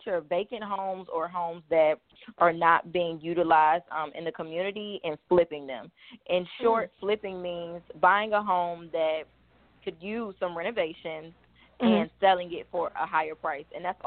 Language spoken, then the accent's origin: English; Hampton, Virginia, United States; born there; now in Washington, United States; I am a current resident of the DMV. I was born in Hampton, Virginia, so not too far from here. I'm very familiar with this area.